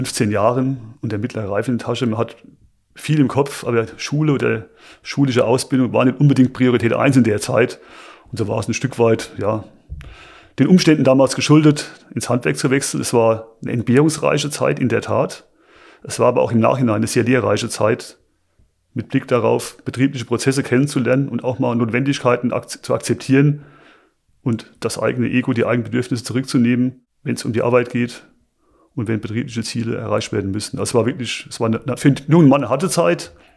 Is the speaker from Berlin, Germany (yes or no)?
no; Kreimbach-Kaulbach, Rhineland-Palatinate, Germany; also born or lived in Kaiserslautern; Der Lauf beginnt 1975 in Kaiserslautern im damals noch städtischen Krankenhaus. Und meine Kindheit habe ich in Greinbach-Kaulbach verbracht.